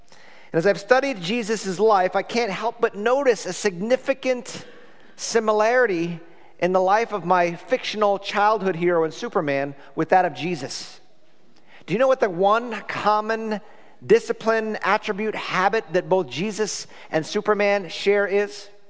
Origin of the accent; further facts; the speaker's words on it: Ireland; I am an Irishman, believe it or not.